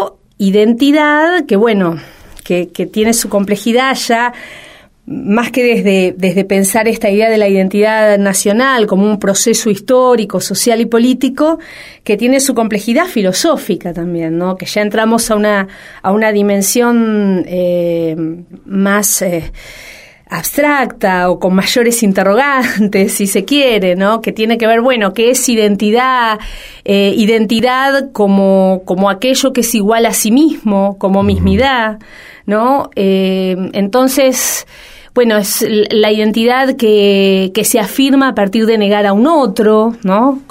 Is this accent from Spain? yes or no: no; Argentina; En el caso específico de la Argentina, somos argentinos